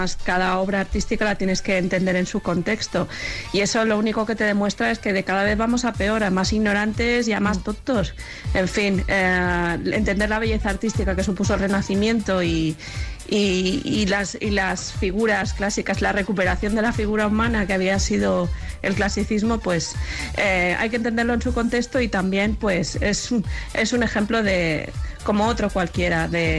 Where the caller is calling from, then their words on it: Balearic Islands, Spain; de Mallorca.